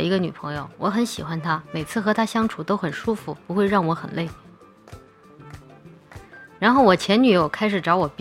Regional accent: Chongqing, China; accent: Chongqing dialect; 在我们重庆话里面有一句话叫做换教还脚

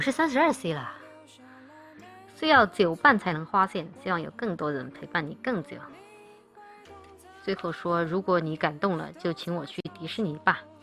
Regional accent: Chongqing, China; 还有我们重庆那边，就是谈恋爱叫耍朋友

